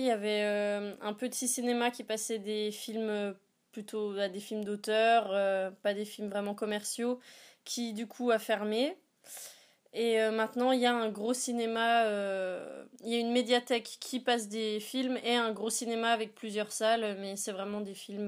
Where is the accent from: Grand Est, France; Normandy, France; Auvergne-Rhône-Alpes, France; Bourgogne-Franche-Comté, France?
Bourgogne-Franche-Comté, France; j'ai dit que je venais de Franche-Comté, mais maintenant c'est Bourgogne-Franche-Comté. Les plus grosses villes, c'est Dijon et Besançon. Moi, la ville d'où je viens, il y a 20 000 habitants. Et bah, c'est des petites villes de province en fait.